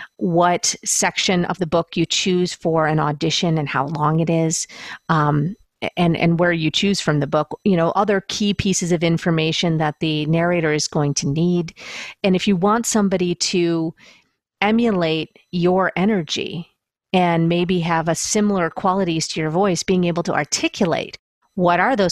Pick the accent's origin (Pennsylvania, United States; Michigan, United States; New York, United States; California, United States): New York, United States; Buffalo; I'm from Buffalo. We say aunt.